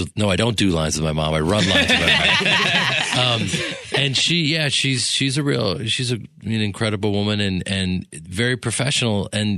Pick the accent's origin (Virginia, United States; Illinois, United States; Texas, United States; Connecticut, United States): Illinois, United States; Chicago; I'm just a guy from the Midwest. I'm from Chicago. I'm a grinder. I've worked hard my whole life.